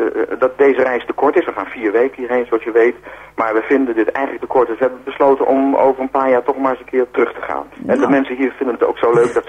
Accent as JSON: {"language": "Dutch", "country": "Netherlands", "said": "Want je hebt als Nederlander toch een bepaald beeld van Australië."}